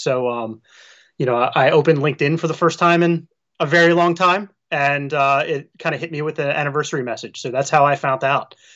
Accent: Baltimore, Maryland, United States; I'm from Baltimore, so I was just living in my buddy's spare room.

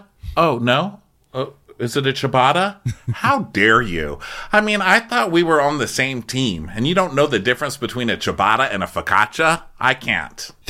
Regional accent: Utah, United States; I mean, I grew up in Utah, so this feels cleansing

